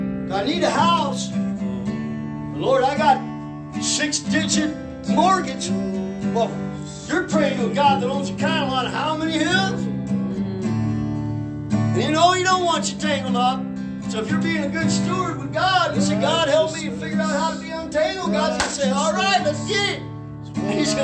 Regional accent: United States; Because as Americans, we're brought up to think some things are our rights just because we're American. We deserve this. We should have this. I'm an American.

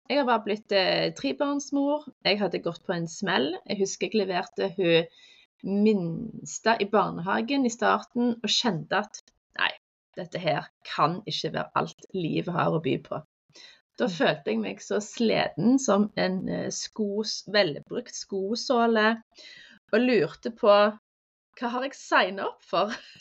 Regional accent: Stavanger, Rogaland, Norway; snart 39 år gammel kropp. Jeg er født og oppvokst i Stavanger

